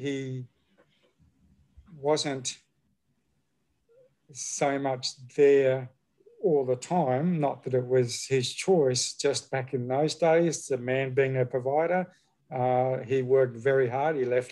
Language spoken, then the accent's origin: English; Queensland, Australia; moved away as an adult; now in Sydney, Australia; I'm from Queensland, born and bred in Queensland, spent 50 years up there and moved down here 6 years ago for my wife's work.